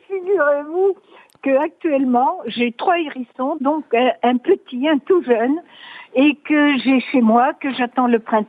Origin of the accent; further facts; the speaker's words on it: Rotterdam, South Holland, Netherlands; quand je parle avec des Néerlandais, on me dit mon origine, que je suis de Rotterdam.